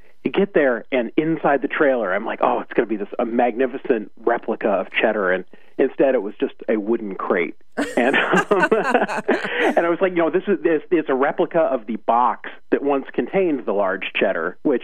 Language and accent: English; United States; I grew up on Kraft Singles and Velveeta, like most, Americans of my age.